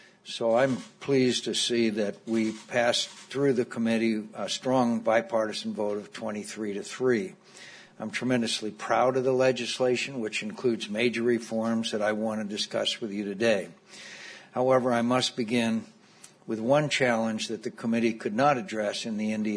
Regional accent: Arizona, United States; the boneyard of my home state of Arizona

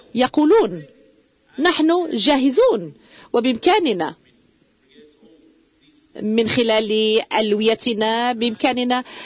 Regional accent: Iraq; قلت لهم أنا عراقي مواطن عادي يزوركم هنا

